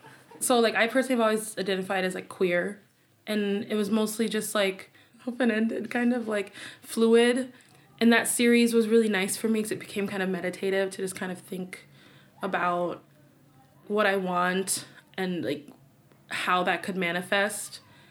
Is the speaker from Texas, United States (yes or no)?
no; Delray Beach, Florida, United States; So I was born in Boynton, raised in Delray.